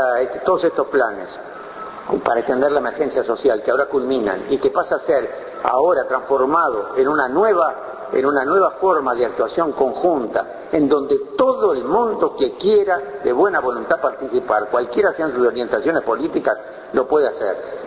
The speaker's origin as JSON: {"language": "Spanish", "region": "Montevideo", "country": "Uruguay", "tie": "born or raised there", "said": "nacido en Montevideo y nacido en el Uruguay, me sigo sin reconocer en el país en que nací ni en el Montevideo en que me crié"}